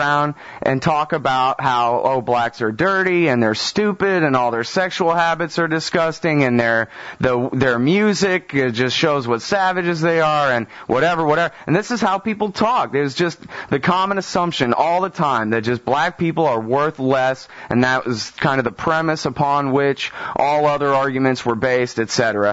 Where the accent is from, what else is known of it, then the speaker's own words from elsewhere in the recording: Texas, United States; I mean, you know, it's funny enough. I'm from Texas